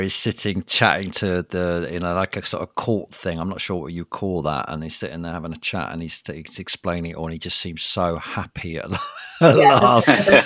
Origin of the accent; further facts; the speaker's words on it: England, United Kingdom; as English fans, we don't like America liking football or soccer, as you call it.